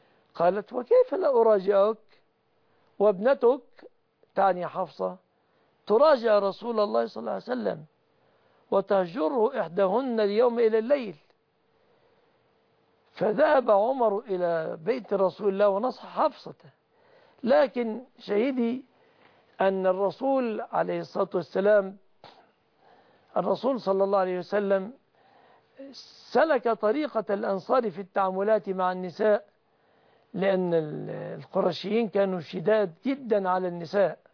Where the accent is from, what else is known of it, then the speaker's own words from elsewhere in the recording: Egypt; بلادنا مصر